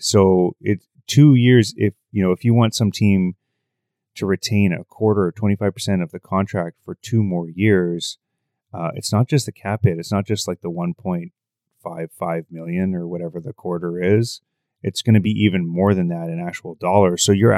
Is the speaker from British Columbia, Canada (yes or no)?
yes; Kamloops, British Columbia, Canada; my love of hockey started in my hometown in Kamloops. We were season ticket holders there, and I used to go to every single game.